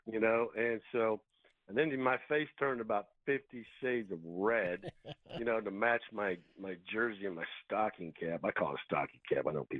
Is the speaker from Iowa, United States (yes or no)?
yes; Iowa, United States; I grew up in Iowa, which is not a hockey state, but close to Minnesota.